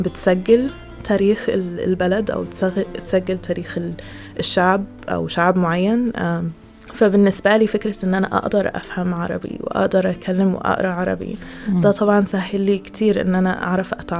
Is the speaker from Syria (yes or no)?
no; Egypt; ما بيعترفوش بالملوخية المصرية، وإحنا كمصريين يعني لا